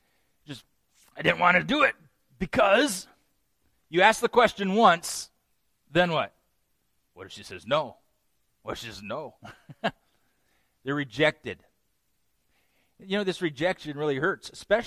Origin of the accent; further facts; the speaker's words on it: Midwest, United States; now in Pennsylvania, United States; I remember the first year we came out to Pennsylvania. Understand, I'm from the Midwest.